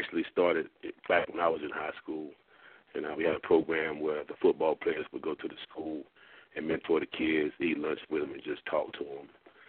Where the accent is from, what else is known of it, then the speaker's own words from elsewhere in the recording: Myrtle Beach, South Carolina, United States; And growing up in the Myrtle Beach area and always having positive people around me in some aspect